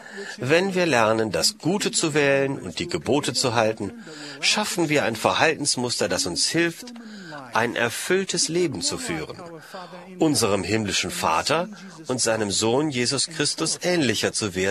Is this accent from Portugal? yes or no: yes; Portugal; In meinem Heimatland Portugal zum Beispiel benutzten Seefahrer im Zeitalter der Entdeckungen im 15. Jahrhundert